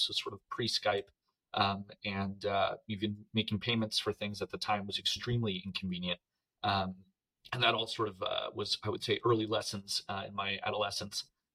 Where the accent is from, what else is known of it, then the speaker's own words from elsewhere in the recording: Colorado, United States; I grew up in Colorado, my mother is French, and my father lived in South America. And so I got kind of an international, upbringing